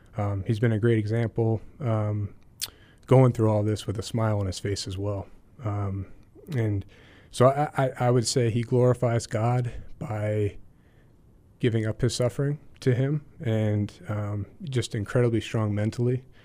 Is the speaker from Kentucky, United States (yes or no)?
no; West Palm Beach, Florida, United States; born or raised there